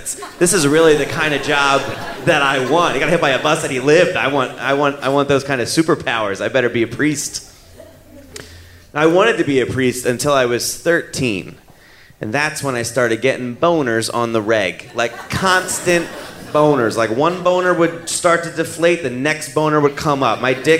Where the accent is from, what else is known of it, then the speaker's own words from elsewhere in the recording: Philadelphia, Pennsylvania, United States; So I'm Italian from South Philly. Italian people are very Catholic because they come from the place where the Pope is from.